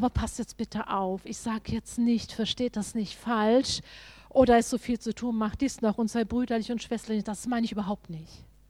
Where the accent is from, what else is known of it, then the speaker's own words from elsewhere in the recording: Hanover, Lower Saxony, Germany; war ich in Norddeutsch, dann komme ich aus Hannover